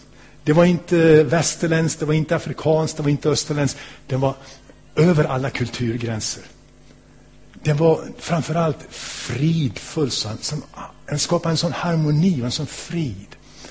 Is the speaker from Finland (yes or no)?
no; Borlänge, Dalarna County, Sweden; jag kommer ju från Borlänge